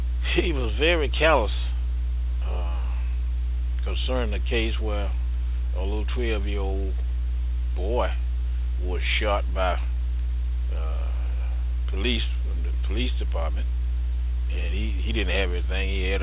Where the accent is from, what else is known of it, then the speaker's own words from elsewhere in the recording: United States; I'm an American. I wave the flag and I'm white.